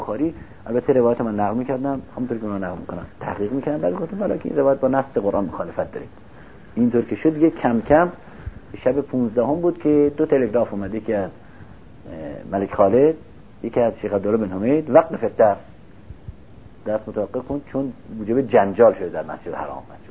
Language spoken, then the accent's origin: Persian; Iran; لغت من خود لغت لبنانی بود و نمیشد تصور کنن که من مثلا ایرانی هستم و شیعه هستم.